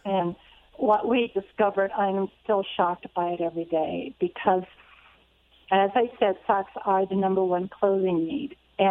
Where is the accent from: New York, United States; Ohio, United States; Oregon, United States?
Ohio, United States; now in Denver, United States; I grew up on a little farm in Ohio, east of Cleveland, and I went to Kent State University